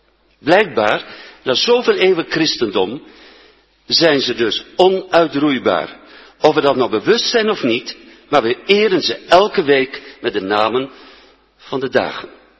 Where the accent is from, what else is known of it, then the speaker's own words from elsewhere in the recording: Epe, Gelderland, Netherlands; Nou, de goden die wij in Berkel en Rode reizen bij ons in Epe van huis uit kenden, dat zijn de goden van Noord-Europa.